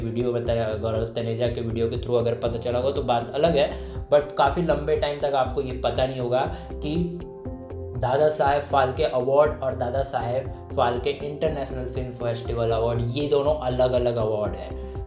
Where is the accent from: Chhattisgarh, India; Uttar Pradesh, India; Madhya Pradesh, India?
Chhattisgarh, India; मैं छत्तीसगढ़ से हूँ